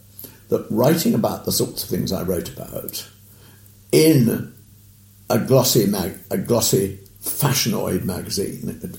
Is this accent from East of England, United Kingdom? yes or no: no; London, United Kingdom; born or raised there